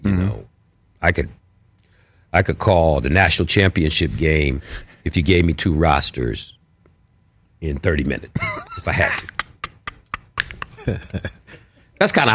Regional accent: Detroit, Michigan, United States; In Detroit. Yes.

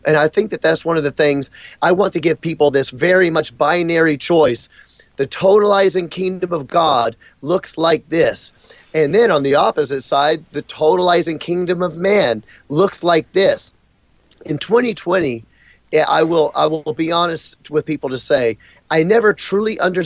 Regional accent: United States; I didn't even have the brain power to understand a statement like that because I was raised in America.

